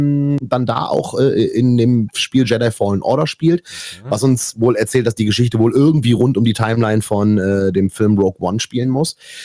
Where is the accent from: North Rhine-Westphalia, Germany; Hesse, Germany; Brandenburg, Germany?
North Rhine-Westphalia, Germany; Erkrath; Der wohnt tatsächlich hier in Erkrath, meiner Heimatstadt.